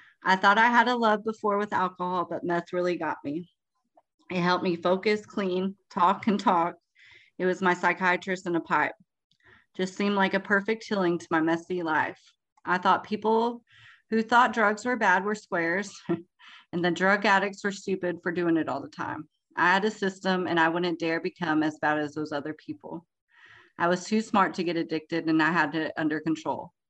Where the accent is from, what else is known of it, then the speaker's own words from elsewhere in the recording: Eden, Oklahoma, United States; born there; I was born in Eden, Oklahoma, and I just always remember being in that environment.